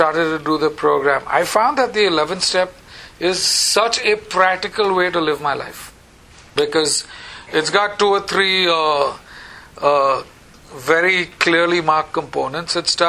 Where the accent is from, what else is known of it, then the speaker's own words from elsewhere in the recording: India; just because I'm from India